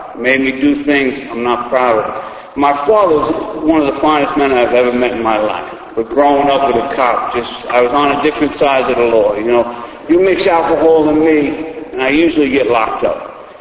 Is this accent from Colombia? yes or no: no; Queens, New York, United States; I grew up in Queens, one of nine kids. My father was a New York City cop, and I was the youngest boy.